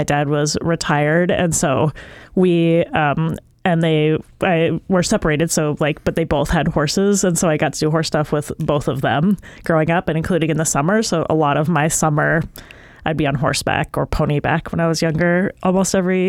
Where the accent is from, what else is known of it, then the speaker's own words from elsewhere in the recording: Wasilla, Alaska, United States; Yes, I did. I grew up outside of Wasilla off Pittman Road.